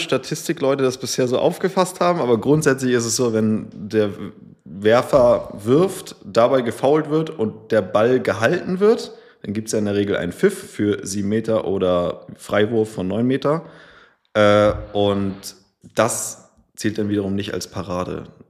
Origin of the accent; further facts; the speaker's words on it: Lübeck, Schleswig-Holstein, Germany; born there; 29 Jahre, gebürtig aus Lübeck.